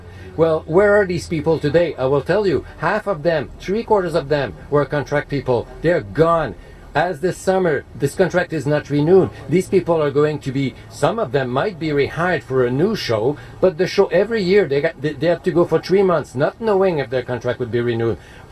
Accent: Canada; a lot of our intrinsic culture as Canadian grew up out of CBC.

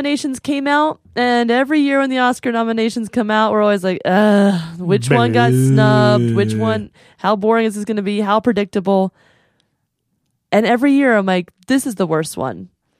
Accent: South Carolina, United States; Yeah, I do think, even though I was raised in the Sandhills of South Carolina

